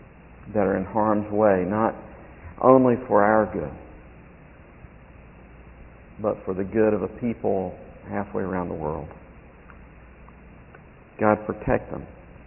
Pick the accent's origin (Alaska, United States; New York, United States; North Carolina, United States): North Carolina, United States; I grew up in North Carolina, a little tiny grocery store.